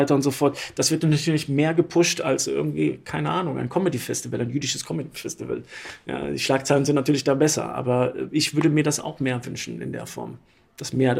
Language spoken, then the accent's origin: German; Erkrath, North Rhine-Westphalia, Germany; born there; Ich bin hier in Deutschland geboren, bei Düsseldorf in Erkrath.